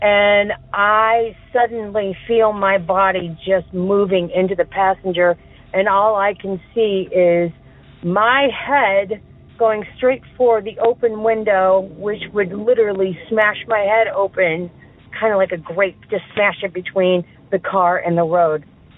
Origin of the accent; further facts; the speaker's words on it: Southwest, United States; now in Chicago, United States; and I'm from Chicago, but I am originally from the Southwest.